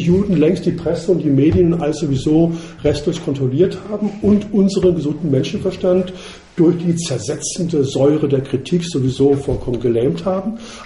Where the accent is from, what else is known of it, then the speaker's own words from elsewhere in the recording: Southern Germany, Germany; wer sich ein bisschen im Süden, wo ich herkomme, auskennt